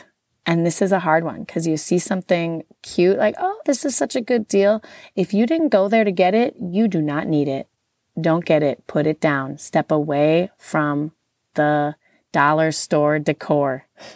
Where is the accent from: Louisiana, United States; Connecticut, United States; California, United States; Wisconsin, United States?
Wisconsin, United States; I'm from Wisconsin. It's a Midwest thing.